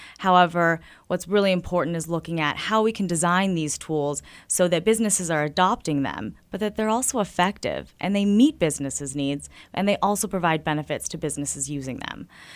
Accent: Park City, Utah, United States; Well, growing up in Park City, it's a tourism town, a ski resort town.

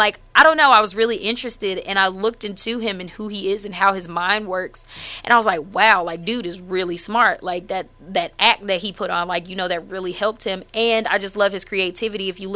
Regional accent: Huntsville, Alabama, United States; also born or lived in California; I am native to Huntsville because I was raised here. I was born in California. I've always felt like I have like a Californian spirit.

